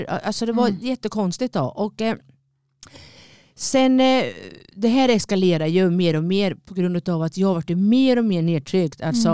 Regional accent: Linköping, Östergötland, Sweden; alla vet väl att jag kommer från Linköping förmodligen, men det här var en förort till Linköping

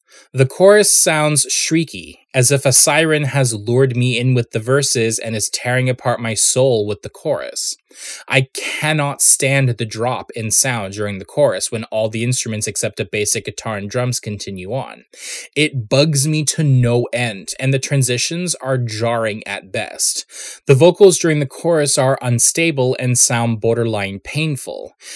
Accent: Canada; As a Canadian, I want passportless travel to several countries using the same currency

